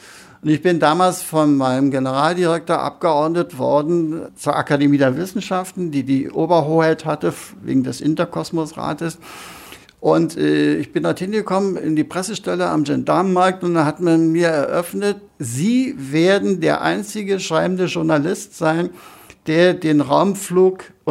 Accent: East Germany, Germany; Wir durften uns ja in dem Sinne nicht als Deutsche bezeichnen, wir waren DDR-Bürger.

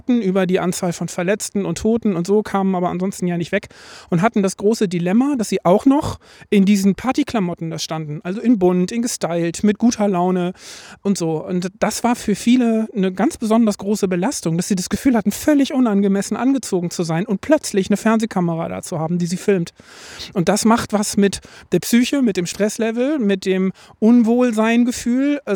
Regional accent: Bielefeld, North Rhine-Westphalia, Germany; ich komme aus Bielefeld

